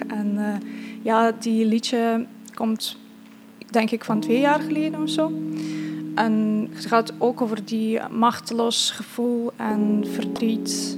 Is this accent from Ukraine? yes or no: yes; Ivano-Frankivsk, Ivano-Frankivsk Oblast, Ukraine; Dutch is a second language; moved away as an adult; Ik kom uit Ivano-Frankivsk. Geboren en getogen tot mijn 23ste. Nu het is wel het meest westen gedeeld van Oekraïne